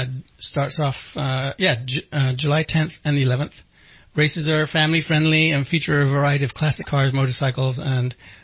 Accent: Amsterdam, North Holland, Netherlands; also born or lived in England / Los Angeles, United States; See, I was born in England, grew up in Amsterdam, spent 25 years in L.A.

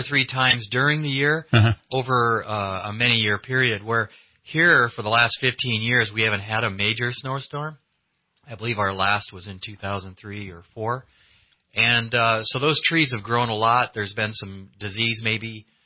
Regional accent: Iowa, United States; Yeah, I come from North Iowa, just south of Minnesota.

